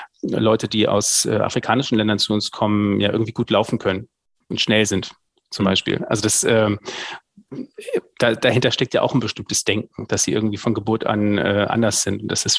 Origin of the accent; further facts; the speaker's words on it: Saxony, Germany; now in Hannover, Germany; Ich bin nur ein Binnenmigrant, so würde ich mich zumindest bezeichnen, weil ich Ossi bin, weil ich aufgewachsen bin in der Nähe von Dresden, habe mich dann aber hier in Hannover komplett assimiliert, also man hört es nicht mehr.